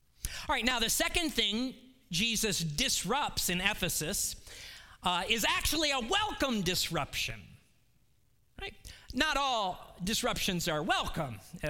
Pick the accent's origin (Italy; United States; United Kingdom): United States; Cleveland, Ohio; So I grew up in Cleveland, Ohio. My father was a manager in General Motors for 38 years.